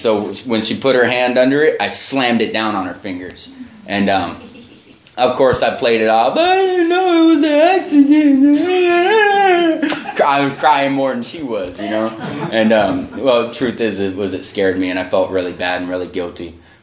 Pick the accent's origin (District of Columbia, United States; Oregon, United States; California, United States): California, United States; Santa Ynez; also born or lived in Santa Barbara; So I grew up in Santa Barbara up until I was about 8 years old, and then we moved to San Ynez, and the start of second grade